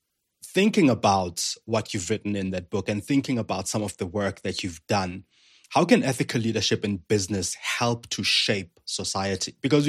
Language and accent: English; Gauteng, South Africa; growing up in Katlehong, which is near where I grew up, by the way